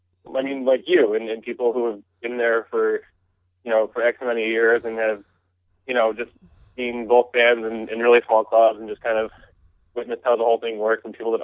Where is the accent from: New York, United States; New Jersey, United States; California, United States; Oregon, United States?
New Jersey, United States; that's like the closest that we get to where we were when we were 16 years old growing up in Jersey.